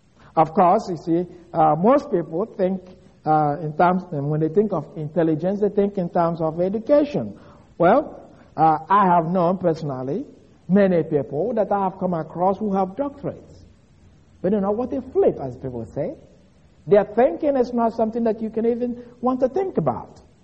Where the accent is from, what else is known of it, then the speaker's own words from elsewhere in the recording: Nigeria; I was growing up in Nigeria. I grew up with a group of people where a proverb is something that is highly treasured.